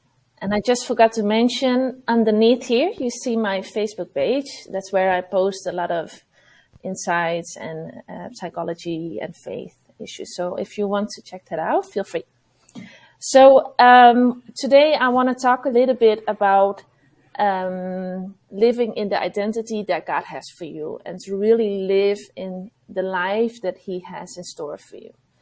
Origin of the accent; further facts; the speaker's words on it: Netherlands; English is a second language; also born or lived in Utrecht; I am 37 years old. I am from the Netherlands. I currently moved like 3 months ago to the south. I lived in Utrecht for a few years. And now I live near Den Bosch. It's a small town where I live.